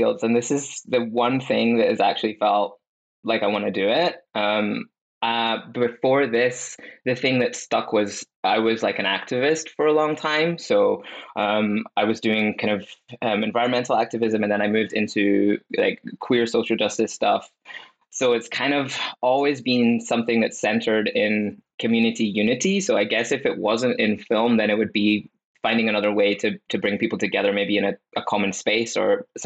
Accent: Scotland, United Kingdom; now in United States; something that's funny for me as a Scot in America

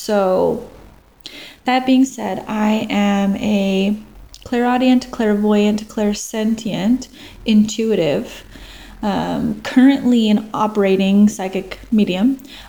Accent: United States; So I am from the United States, but my soul is from a different dimension.

